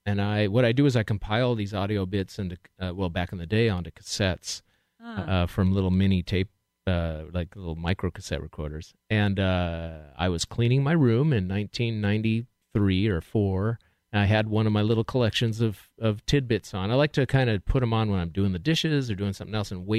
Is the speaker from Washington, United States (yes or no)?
yes; Seattle, Washington, United States; I'm from Seattle.